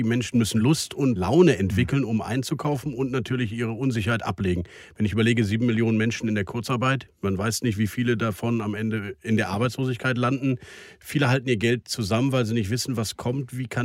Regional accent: Rhineland, Germany; Wir sind ja beide Rheinländer

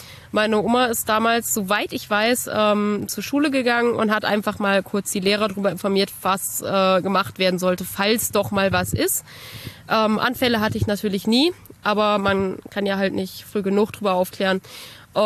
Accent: Bad Arolsen, Hesse, Germany; Geboren und aufgewachsen bin ich in Bad Arolsen, ich habe bei meinen Großeltern gelebt.

